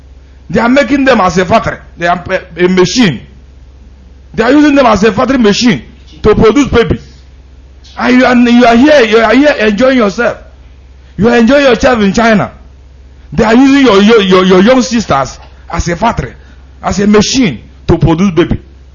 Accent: Imo, Nigeria; I'm from Imo State.

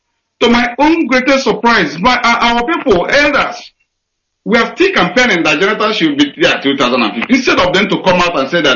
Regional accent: Enugu State, Nigeria; from Mugwaba in Enugu State. Yeah, I'm calling from Enugu.

